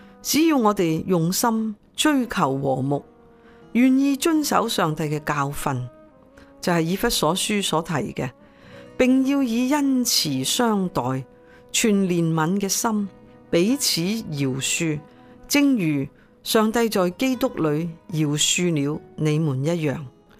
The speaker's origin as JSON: {"language": "Chinese", "country": "China", "said": "就好像我们中国人一路来有的观念，家和就万事兴。"}